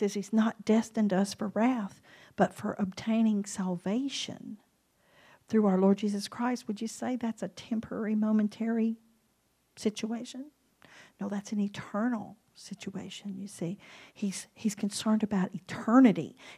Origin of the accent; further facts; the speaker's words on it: United States; I'm American. I've grown up without persecution.